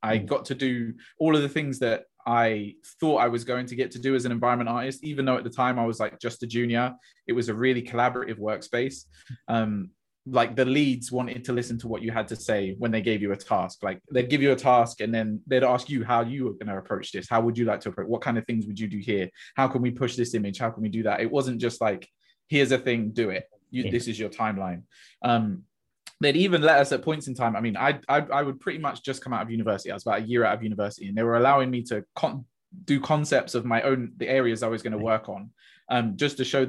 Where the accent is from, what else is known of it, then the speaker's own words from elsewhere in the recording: Luton, East of England, United Kingdom; I'm from Luton. So it was like, okay. Hertfordshire is like the one town away.